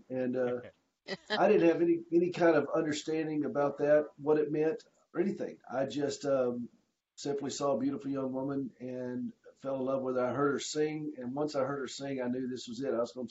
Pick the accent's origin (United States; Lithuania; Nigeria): Nigeria; I'm Nigerian, Dave. I'm Nigerian